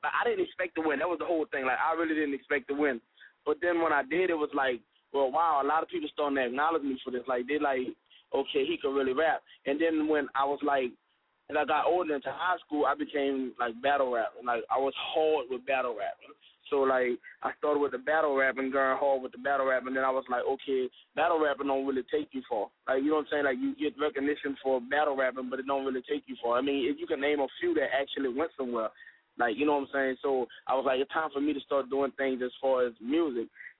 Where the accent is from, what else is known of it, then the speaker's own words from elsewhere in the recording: New Orleans, Louisiana, United States; Oh, I'm calling in from New Orleans, Louisiana.